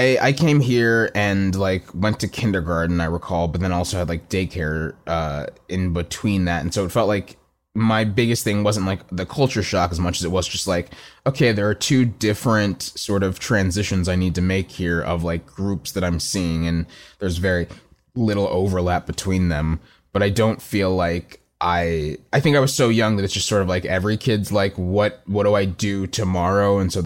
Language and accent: English; Plano, Texas, United States; It feels like growing up in Plano is a very suburban place.